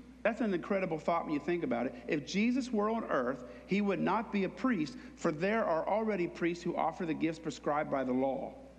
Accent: Pennsylvania, United States; When I was a kid, I grew up near Lancaster, Pennsylvania.

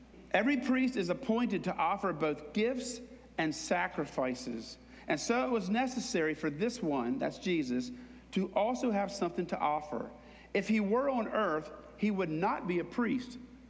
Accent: Pennsylvania, United States; When I was a kid, I grew up near Lancaster, Pennsylvania.

